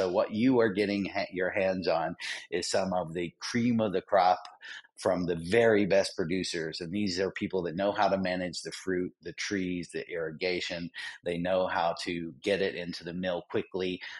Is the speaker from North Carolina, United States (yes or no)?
yes; North Carolina, United States; Yeah. I grew up here. North Carolina is great. It's always good to come back home here.